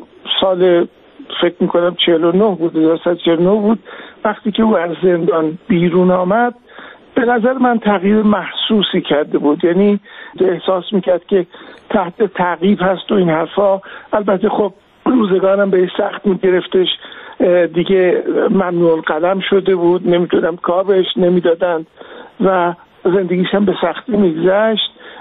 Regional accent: Iran; now in London, United Kingdom; بعد که من از ایران آمدم بیرون و نموندم

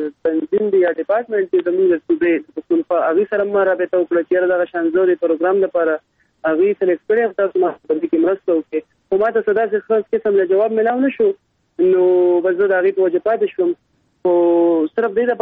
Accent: Mardan, Khyber Pakhtunkhwa, Pakistan; زه د مردان د سیمې سره تعلق لرم او موږ پښتانه یو

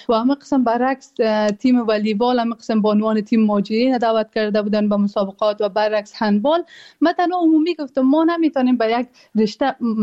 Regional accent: Afghanistan; now in Germany; من به نام افغانستان میخوام بازی کنم

